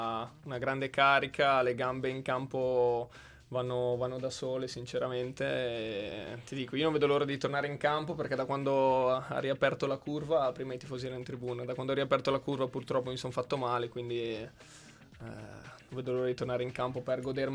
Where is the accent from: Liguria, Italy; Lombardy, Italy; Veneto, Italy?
Lombardy, Italy; Bergamo; però essendo bergamasco